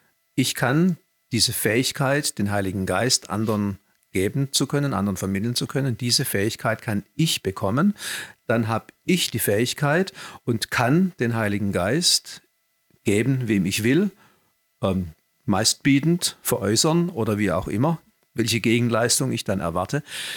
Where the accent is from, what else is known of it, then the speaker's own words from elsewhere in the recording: South Germany, Germany; dass sein bisheriges Geschäftsmodell den Bach runtergeht, wie man so bei uns in Süddeutschland sagt